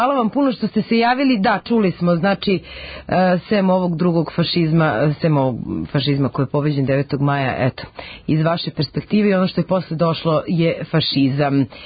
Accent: Serbia; ne mi kao Srbi

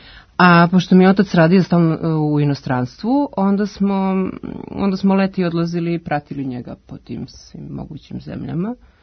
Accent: Umka, Belgrade, Serbia; also born or lived in Lünen, Germany; ja sam rođena u Linenu, to je nekih 10 km od Dortmunda, i onda smo došli da živimo na Umku, ili u Umku, u stvari u Umku, ili kako mi to zovemo, na Umku.

